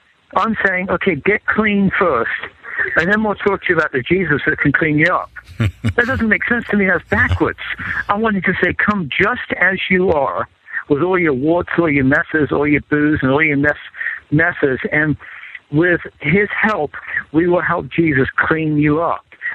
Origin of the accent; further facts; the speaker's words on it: England, United Kingdom; born there; I was born in England. I grew up in a pretty privileged background. I went to a school in South England called Claysmore School